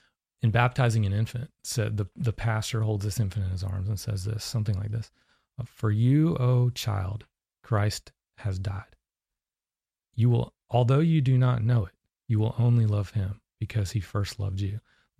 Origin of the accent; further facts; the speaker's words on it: North Carolina, United States; No, I mean, I grew up in Western North Carolina. It's a very different Episcopal church there.